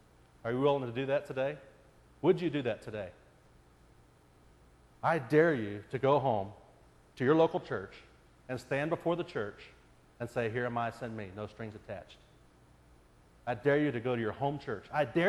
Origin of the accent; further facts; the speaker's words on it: Clay Center, Kansas, United States; I was growing up in Clay Center, Kansas.